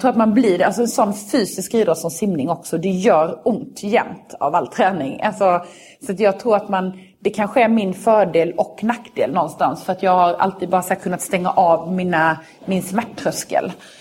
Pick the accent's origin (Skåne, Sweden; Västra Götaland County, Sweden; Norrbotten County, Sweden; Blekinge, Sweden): Blekinge, Sweden; Karlshamn; hemma i Karlshamn